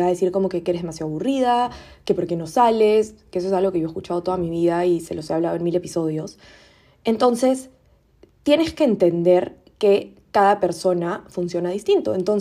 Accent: Peru; now in Spain; yo viviendo en otro país, para quienes no me siguen, yo vivo en España y soy peruana, mi familia vive en Perú

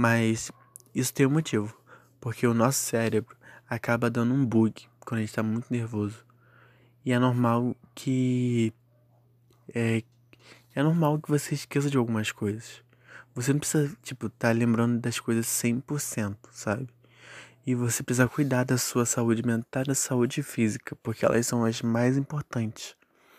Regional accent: Rio de Janeiro, Brazil; tenho 20 anos, sou nascido e criado no Rio de Janeiro

